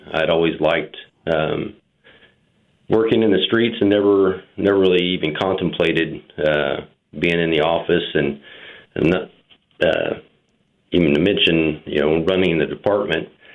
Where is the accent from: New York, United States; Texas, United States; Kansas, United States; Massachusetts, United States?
Kansas, United States; Wichita; I grew up in Wichita. Attended Wichita schools, graduated from Northwest High School